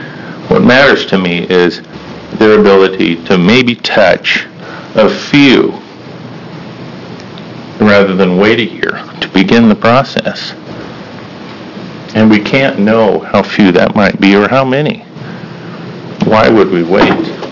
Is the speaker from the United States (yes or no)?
yes; Portland, United States; I'm from Portland.